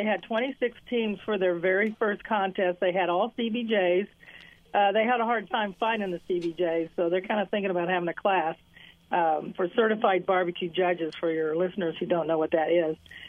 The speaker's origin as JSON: {"language": "English", "town": "Kansas City", "region": "Missouri", "country": "United States", "said": "But, you know, we're from Kansas City, so I mean, we're the brisket capital of the world."}